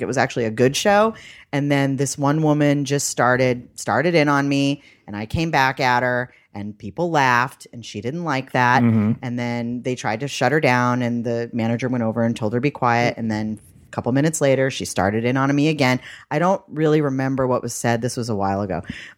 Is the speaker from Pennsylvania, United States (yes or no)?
no; Boston, Massachusetts, United States; I'm from Boston. We love Tom Brady and my family.